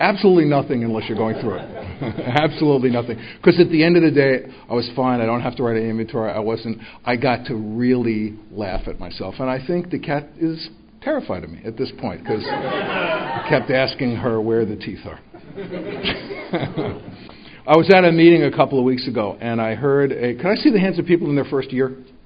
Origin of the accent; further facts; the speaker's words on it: New York, United States; I grew up in the Bronx. I lived in New York my whole life. It's wonderful for me to come home.